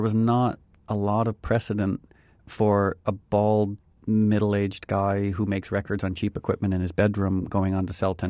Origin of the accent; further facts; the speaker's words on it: Darien, Connecticut, United States; First of all, I grew up dirt poor in Darien, Connecticut. My mom and I were on welfare and food stamps till I was 18